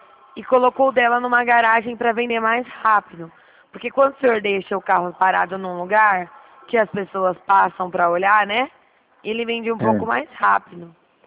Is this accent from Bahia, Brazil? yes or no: no; Dracena, São Paulo, Brazil; Eu estava meio desconfiado, que eu não sou daí da cidade, né? Que eu sou aqui de Dracena.